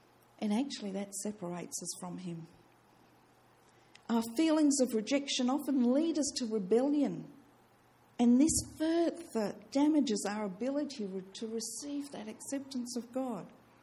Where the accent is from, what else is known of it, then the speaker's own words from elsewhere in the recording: Australia; moved away as an adult; I came over from Australia. I was 39 at the time.